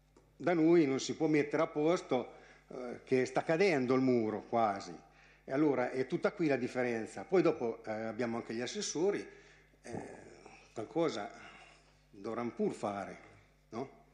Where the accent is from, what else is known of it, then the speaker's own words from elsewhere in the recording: San Costanzo, Marche, Italy; io a San Costanzo non c'ho niente, perché ci sono non nato, però provengo da San Costanzo.